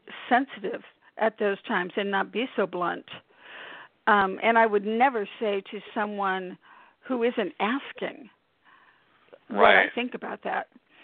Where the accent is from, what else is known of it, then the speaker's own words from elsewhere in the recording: California, United States; growing up in Northern California, from dysfunction, family dysfunction, and alcoholism